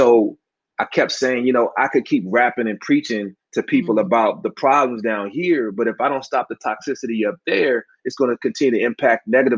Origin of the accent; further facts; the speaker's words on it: Forestville, Maryland, United States; You know, I grew up in Forestville, Maryland, just outside of D.C., and you know, I saw a lot of guys I grew up with, you know, making some poor lifestyle choices.